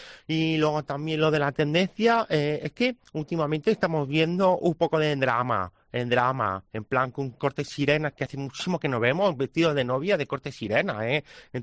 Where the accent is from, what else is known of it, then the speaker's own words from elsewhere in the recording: Castile, Spain; Ya sabemos que yo vengo de las tierras de Castilla, Anchas Castilla, por supuesto.